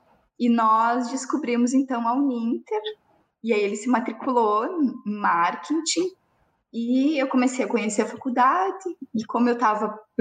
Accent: Pranchita, Paraná, Brazil; eu sou de Pranchita, no interior do Paraná. É uma cidade bem pequena

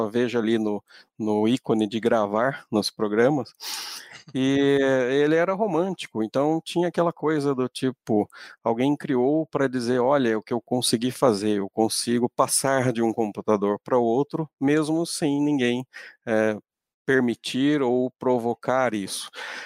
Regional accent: Baependi, Minas Gerais, Brazil; eu sou mineiro, sou natural de uma grande cidade do sul de Minas, uma megalópole chamada Baipendi, né?

